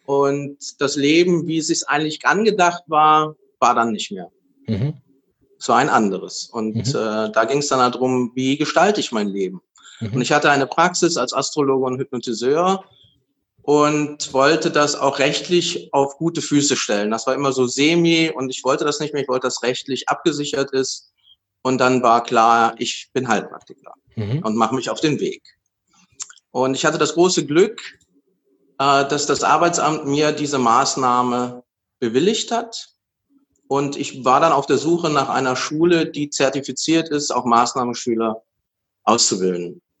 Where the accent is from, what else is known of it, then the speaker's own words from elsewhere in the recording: Cologne, North Rhine-Westphalia, Germany; now in Berlin, Germany; Ich komme eigentlich aus Köln, bin eine kölsche Jung und mich hat es wegen der Liebe nach Berlin verschlagen.